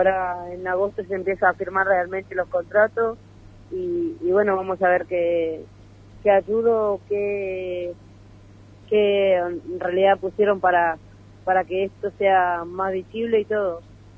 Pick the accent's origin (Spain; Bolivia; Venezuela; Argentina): Argentina; Posadas, Misiones; now in Buenos Aires, Argentina; yo salí de Posada Misiones, de Huracán